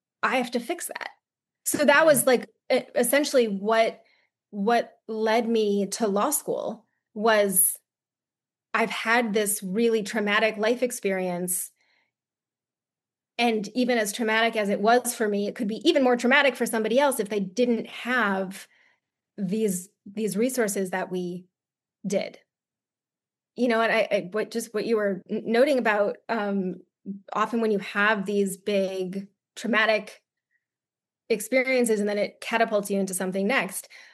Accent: East Coast, United States; I'm from the East Coast and I am striving to never be cold ever again.

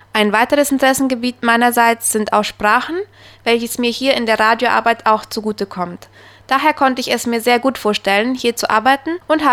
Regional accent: Neuland, Boquerón, Paraguay; moved away as an adult; also born or lived in Buenos Aires, Argentina; ich komme aus der Kolonie Neuland. Ich bin 23 Jahre alt und habe 2 Jahre Musikkomposition in Buenos Aires und 3 Jahre Gastronomie am IGA in Asunción studiert.

